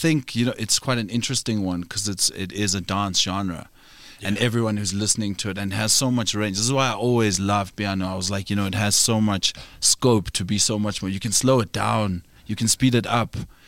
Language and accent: English; Florida, Gauteng, South Africa; also born or lived in Panorama; So I grew up in Florida.